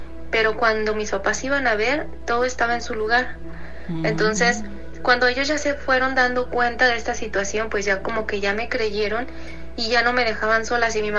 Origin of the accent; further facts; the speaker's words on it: Guadalajara, Jalisco, Mexico; de Guadalajara.